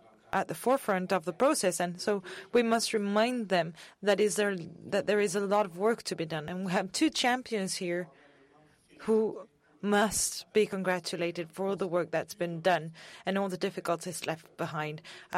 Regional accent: Senegal; I thank you all I'm glad to participate at this meeting, and I come from Senegal.

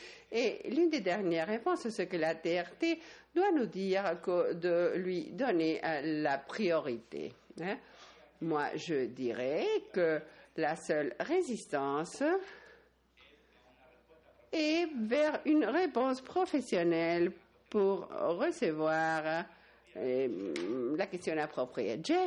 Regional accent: Germany; French is a second language; je viens de l'Allemagne

